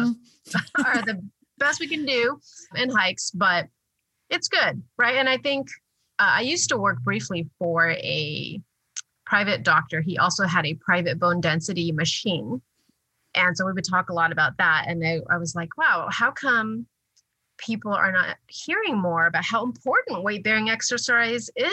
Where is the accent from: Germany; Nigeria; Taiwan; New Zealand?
Taiwan; now in United States; I'm from Taiwan. I'm Chinese American.